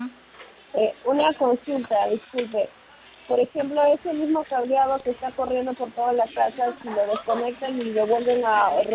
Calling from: Puente Piedra, Lima, Peru; soy de Puente Piedra.

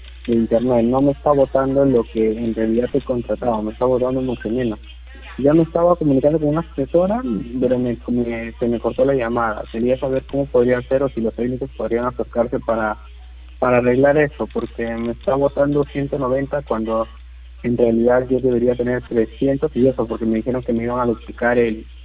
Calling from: Los Olivos, Lima, Peru; Hola, buenas. Soy de Los Olivos.

